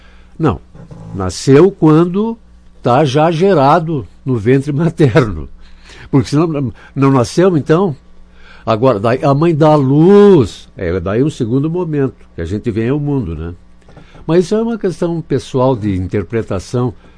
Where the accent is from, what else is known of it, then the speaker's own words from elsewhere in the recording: Vacaria, Rio Grande do Sul, Brazil; mas eu nasci em Vacaria, né? E tenho profundos laços lá, porque são as raízes da gente, né? E eu nasci em Coxilha Grande, São Pedro, que é o sexto distrito de Vacaria. E depois a gente veio para a cidade para mim estudar e tal.